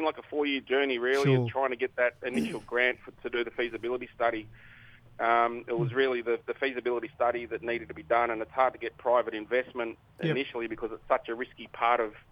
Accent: Shepparton, Victoria, Australia; I'm Yorta Yorta Wamba Wamba man. I'm from Shepparton in the Goulburn Murray region, Victoria.

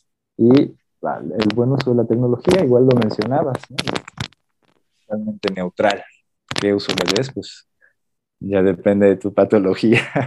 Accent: Mexico; como cultura, como sociedad mexicana, que no nos animamos a empezar un proceso

